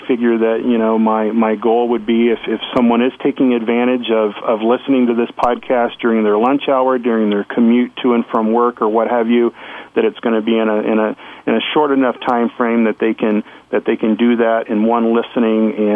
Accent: Texas, United States; But I grew up in Texas, and that's my excuse for that photograph.

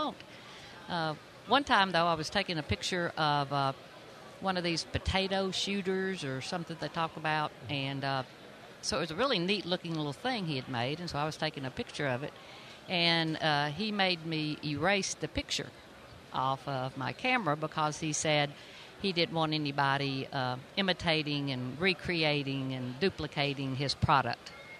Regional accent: Hixson, Tennessee, United States; Well, hey, Ted. … I'm from Hixson, Tennessee.

